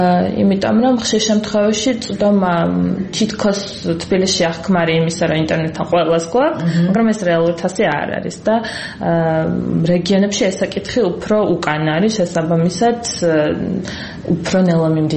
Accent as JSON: {"language": "Georgian", "town": "Zugdidi", "region": "Samegrelo-Zemo Svaneti", "country": "Georgia", "said": "სადაც მე თვითონ ზუგდიდელი ვარ"}